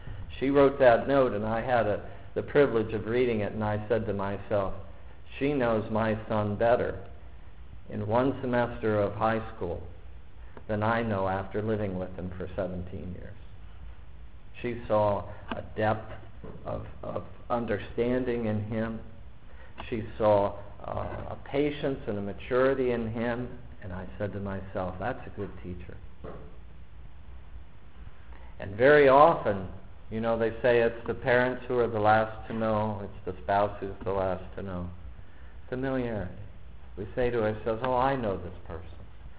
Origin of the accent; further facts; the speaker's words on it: Erie, Pennsylvania, United States; also born or lived in West Milton; I grew up in Erie, Pennsylvania. What can you do in Erie, Pennsylvania? I lived my adult life in West Milton, a town of 800.